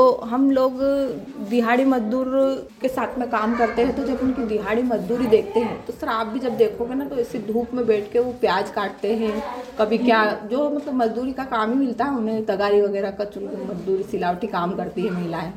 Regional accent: Badhiya, Jharkhand, India; मैं ग्राम बढ़िया मांडू से हूँ

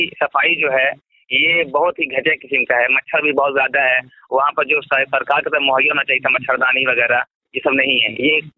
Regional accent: Bihar, India; मैं छज्जी माले से हूँ

